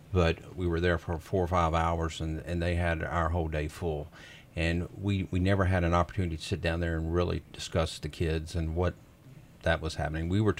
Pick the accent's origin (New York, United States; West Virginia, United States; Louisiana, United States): Louisiana, United States; Lake Charles; I'm from Lake Charles, Southwest Louisiana, and I live 30 miles from the Texas border.